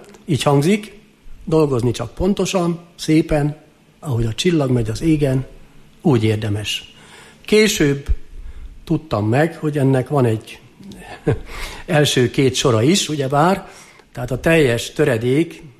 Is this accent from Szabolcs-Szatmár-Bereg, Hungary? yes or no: yes; Vámosatya, Szabolcs-Szatmár-Bereg, Hungary; Én református családba születtem, a Szatmár-Beregi Síkságon található Vámos atya nevű falucskában, ami nekem a imago mundi, úgy szólván, vagyis a lét központja, a létezés központja, egy abszolút viszonyítási pont. Ott nevelkedtem